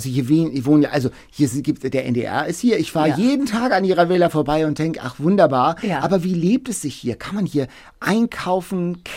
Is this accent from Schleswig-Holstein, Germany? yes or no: yes; Lübeck, Schleswig-Holstein, Germany; Wir kommen ja beide sozusagen aus Lübeck.